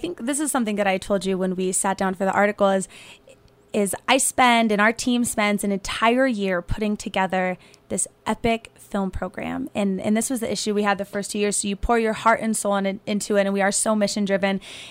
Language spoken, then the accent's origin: English; Carbondale, Illinois, United States; And I'm from Carbondale, so that was where I went to school and where my mom taught.